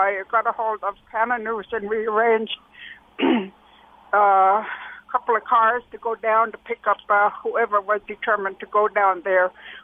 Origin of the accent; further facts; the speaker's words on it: Kamloops, British Columbia, Canada; I'm from Kamloops, British Columbia. I belong to the Kamloops Indian Band.